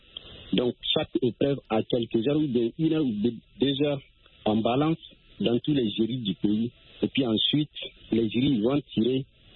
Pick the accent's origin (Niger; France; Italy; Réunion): Niger; Particulièrement en tout cas ici chez moi au Niger.